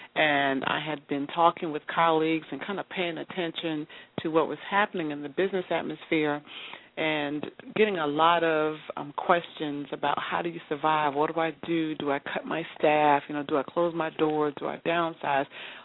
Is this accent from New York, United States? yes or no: yes; New York, United States; The great things about growing up in New York is that, you know, New York teaches you that edginess.